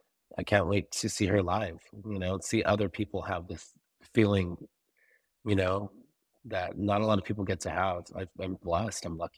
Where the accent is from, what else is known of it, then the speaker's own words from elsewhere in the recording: Menifee, California, United States; I'm from Menifee, California.